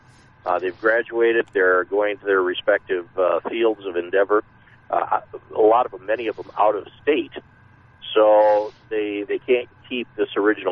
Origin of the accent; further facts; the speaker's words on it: Ankeny, Iowa, United States; Nick is the son of a man I grew up with and in Ankeny, Iowa, and his dad, Rick, and I have been friends for 30 or 40 years.